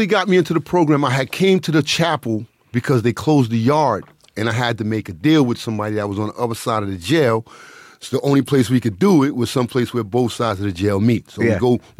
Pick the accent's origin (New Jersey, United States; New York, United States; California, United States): New York, United States; Mount Vernon; I grew up in Mount Vernon, New York.